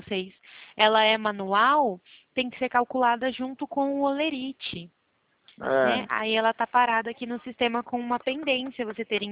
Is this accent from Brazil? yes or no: yes; Campinas, São Paulo, Brazil; eu sou de Campinas.